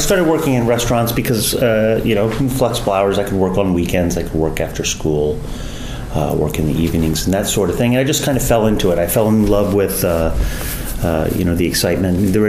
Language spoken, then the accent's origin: English; New Orleans, Louisiana, United States; also born or lived in Philadelphia; No, I grew up in New Orleans. I went to school, not originally. I was born in Philadelphia. But I traveled a lot in the Deep South.